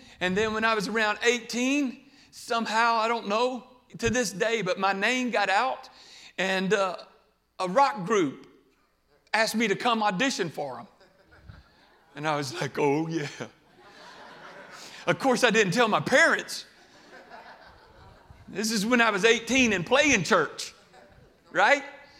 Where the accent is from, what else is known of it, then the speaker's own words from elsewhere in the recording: Houston, Texas, United States; Gary Foss, I grew up in Houston going to Brother Foss's church